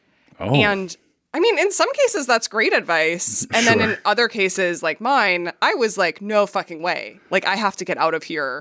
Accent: Minneapolis, Minnesota, United States; So I grew up in Minneapolis. My family was evangelical Christian.

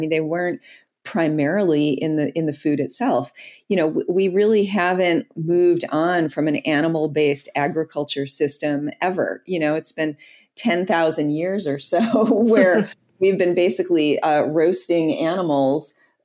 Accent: Detroit, Michigan, United States; I'm from Detroit, born and raised there, and I worked for half of my career in the auto industry.

